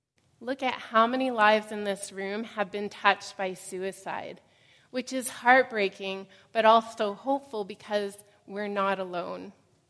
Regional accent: Toronto, Ontario, Canada; the church I grew up in Toronto, which is called Banfield.

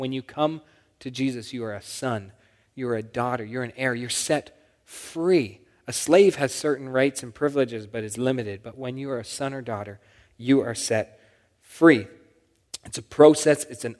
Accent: Canada; It's just, as a Canadian, I don't tick that way.

